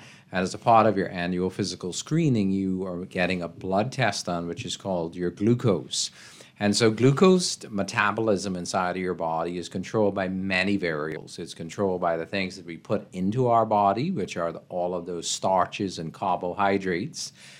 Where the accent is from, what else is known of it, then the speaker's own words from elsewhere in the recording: Rock Sound, South Eleuthera, Bahamas; born and bred in Rock Sound, Eleuthera, the roots of True Island.